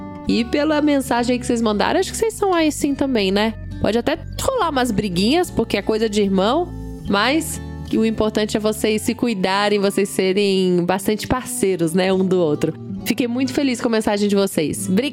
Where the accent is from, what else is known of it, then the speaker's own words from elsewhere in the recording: Campinas, São Paulo, Brazil; A gente é de Campinas, em São Paulo.